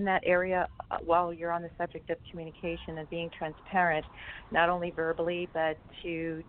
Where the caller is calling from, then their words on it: California, United States; I'm calling from California.